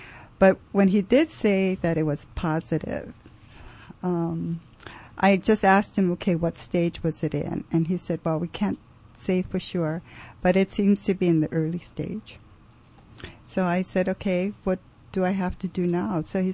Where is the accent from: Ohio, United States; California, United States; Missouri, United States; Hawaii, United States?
Hawaii, United States; Honolulu; I grew up in Pauoa Valley. Lived on Booth Road.